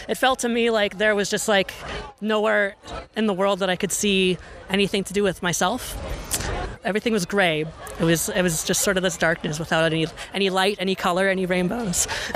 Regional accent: Prince George, British Columbia, Canada; I grew up in Prince George. I went to elementary and high school here in like the 90s and 2000s.

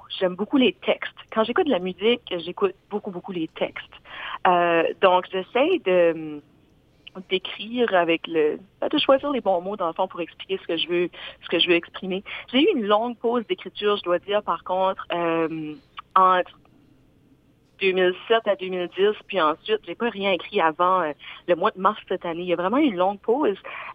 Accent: Tracadie, New Brunswick, Canada; Moi, je suis de Tracadie.

